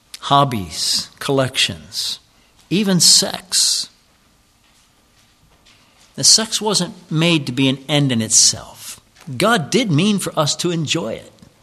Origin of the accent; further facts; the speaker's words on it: Pennsylvania, United States; And I come from Lancaster County, y'all.